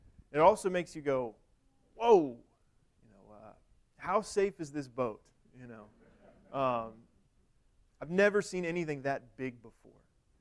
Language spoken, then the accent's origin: English; Missouri, United States; I grew up in Missouri. There were big catfish in the Missouri River, but that was probably about it.